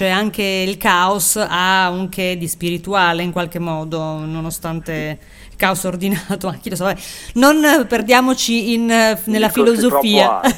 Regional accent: Piedmont, Italy; purtroppo io sono piemontese, metà siciliana, quindi.

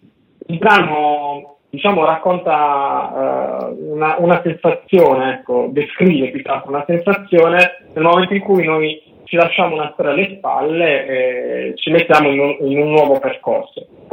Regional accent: Apulia, Italy; entra anche qualcosa della mia terra, quindi della Puglia

